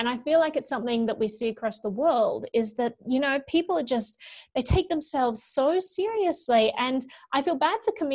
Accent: Australia; and this has been my experience just growing up in Australia.

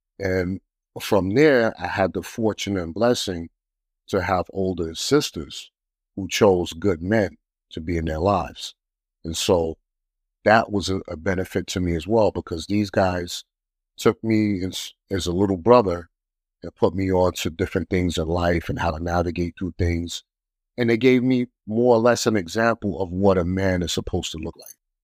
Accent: New York City, New York, United States; You know, I come from New York City, born in Harlem, raised in Brooklyn, single mom.

